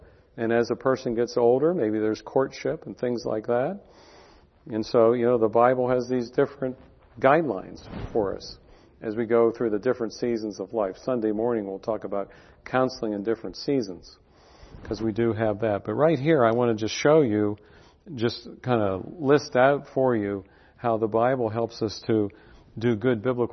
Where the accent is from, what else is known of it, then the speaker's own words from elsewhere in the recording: Clearfield, Pennsylvania, United States; my message as I grew up in Clearfield was, well, you want to be a success, you go out there.